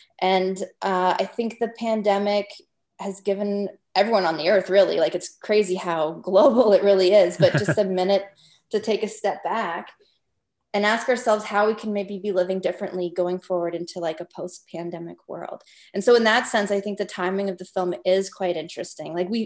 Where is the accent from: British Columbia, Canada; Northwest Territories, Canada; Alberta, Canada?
Northwest Territories, Canada; I'm the only non-Indigenous person on our film crew. And I'm from the Northwest Territories.